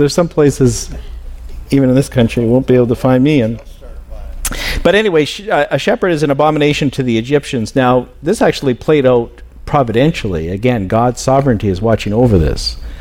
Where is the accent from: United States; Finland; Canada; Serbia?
Canada; Sorry, I'm a Canadian. I'm pleading guilty.